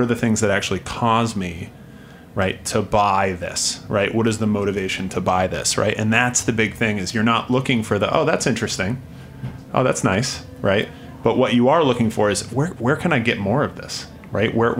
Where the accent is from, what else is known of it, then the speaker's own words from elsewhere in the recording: Vermont, United States; my first beer job in the beer world over 10 years ago was at Magic Hat Brewing Company in my hometown in Vermont.